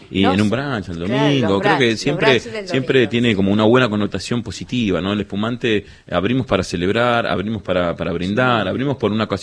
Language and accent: Spanish; Buenos Aires, Argentina; born there; Nací en Parque Patricio, en la maternidad Sardá.